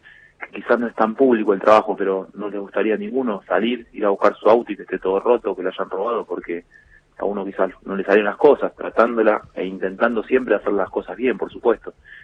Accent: Quilmes, Buenos Aires Province, Argentina; yo soy acá de Quilmes, viví toda la vida acá

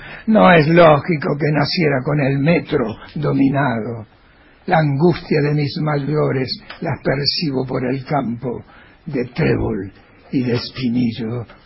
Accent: Ramos Mejía, Buenos Aires Province, Argentina; Se hizo toda mi vida, desde la adolescencia, o casi de la niñez, a la adolescencia hasta ahora que soy abuelo, en Ramos Mejía.

